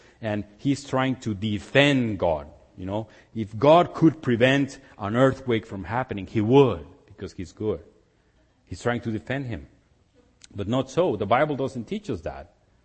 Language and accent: English; Mexico City, Mexico; I was born and raised in Mexico City, as some of you know, and I was born and raised in the Methodist Church.